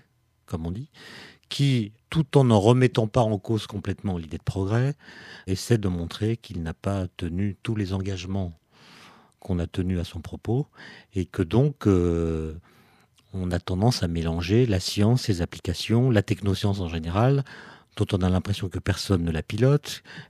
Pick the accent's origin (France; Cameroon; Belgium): France; On ne soupçonne pas, quand on est français, parce que nous avons été en France habitués à un certain nombre d'auteurs